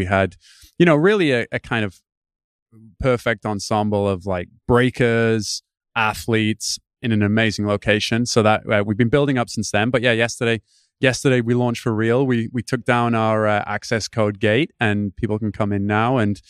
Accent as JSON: {"language": "English", "country": "United Kingdom", "said": "For listeners, I am British, but yes, my accent is slightly mangled now."}